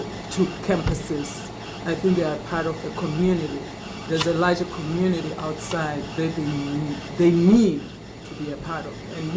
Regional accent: South Africa; First, I'm South African, and I organized at home, student level, community level.

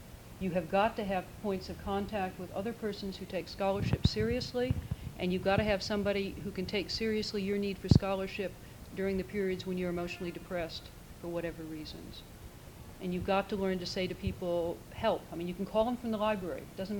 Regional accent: Colorado, United States; also born or lived in Chicago; I'm from Colorado, a long time on the East Coast. I came from Chicago to the East Coast

